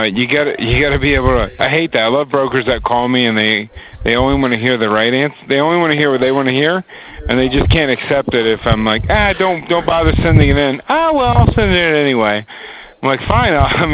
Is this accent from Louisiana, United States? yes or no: yes; New Orleans, Louisiana, United States; No, I'm from New Orleans.